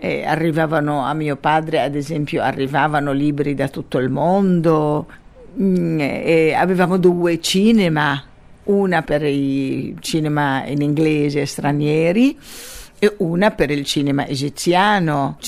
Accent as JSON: {"language": "Italian", "town": "Gaza", "region": "Gaza Strip", "country": "Palestine", "tie": "born or raised there", "said": "ma io sono nata e cresciuta a Gaza, io mi considero palestinese di Gaza ovviamente."}